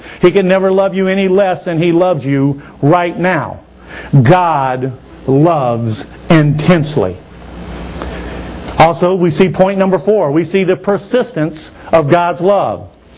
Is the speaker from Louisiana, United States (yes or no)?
yes; Louisiana, United States; You know, in Louisiana, we have a saying. You know, they have something that's called a couillon. And we're from Louisiana.